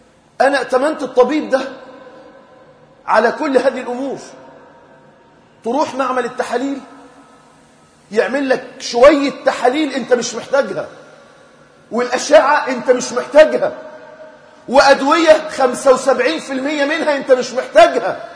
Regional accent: Egypt; احنا علماء المسلمين من مصر بالذات

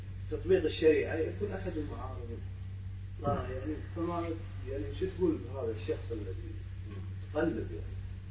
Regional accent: Kuwait; في عندنا بالكويت

